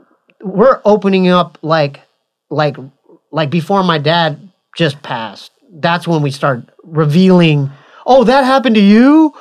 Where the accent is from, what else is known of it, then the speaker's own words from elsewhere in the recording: Poway, California, United States; the house where we grew up in Poway was legit like on, like built on top of like a burial, like Indian burial ground.